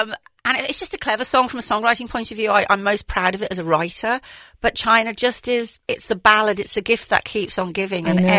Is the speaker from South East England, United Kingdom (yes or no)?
no; Liverpool, North West England, United Kingdom; I mean, I'm from Liverpool. I call it gravy.